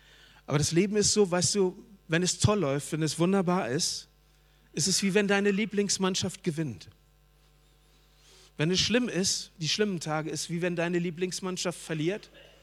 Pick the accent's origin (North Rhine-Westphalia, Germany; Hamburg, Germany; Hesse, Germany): North Rhine-Westphalia, Germany; Ich komme aus dem Ruhrpott. Wenn du da lebst, kannst du nur BVB-Fan oder Schalke-Fan sein. Aber ich lebe da nicht mehr.